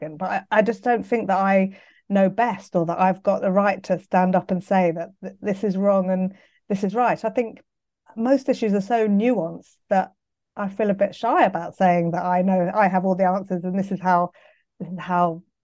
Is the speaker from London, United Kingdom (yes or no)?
yes; London, United Kingdom; I'm from London. So I went to school, Pimlico School, just down the road.